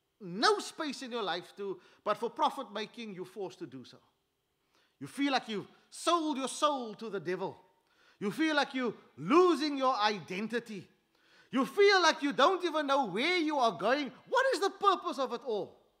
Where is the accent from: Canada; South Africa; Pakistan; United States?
South Africa; And so that settles this idea that I am South African first, or whatever my ethnicity might be.